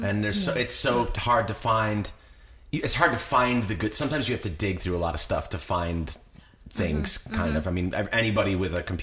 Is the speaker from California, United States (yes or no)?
no; Rochester, New York, United States; I'm from upstate New York originally. I grew up in Rochester, New York. So I grew up an hour and a half from the Canadian border.